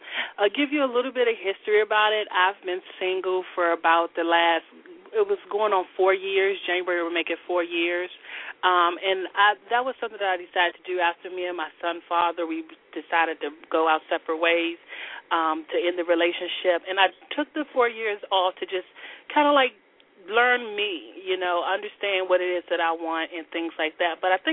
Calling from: Virginia, United States; I'm calling from Virginia area.

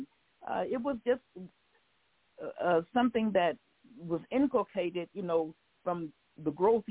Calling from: Minneapolis, Minnesota, United States; Minneapolis, Minnesota.

